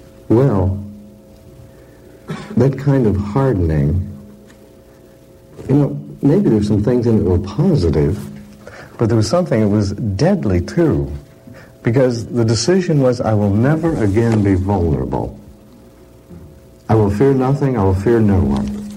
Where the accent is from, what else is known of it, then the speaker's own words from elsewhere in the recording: Pistol River, Oregon, United States; And then I moved from Pistol River, Oregon, which is the mountains, into the city, 500 people.